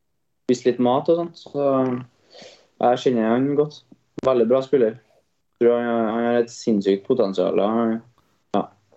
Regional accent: Trøndelag, Norway; Som trønder så hadde det vært kult å spille på fullsatt lekkfinal

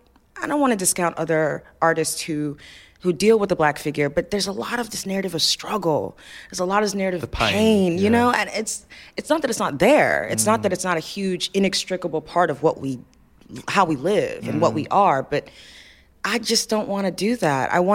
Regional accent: Nigeria; I knew they were going to be Nigerian, because I'm Nigerian

